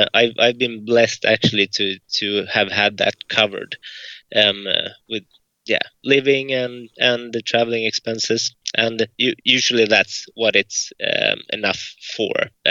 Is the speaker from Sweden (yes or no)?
yes; Falun, Dalarna County, Sweden; English is a second language; now in Visby, Sweden; I'm from Falun in Dalarna, Sweden.